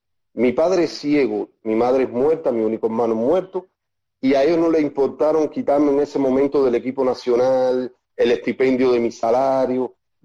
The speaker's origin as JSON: {"language": "Spanish", "country": "Cuba", "said": "porque como todo cubano"}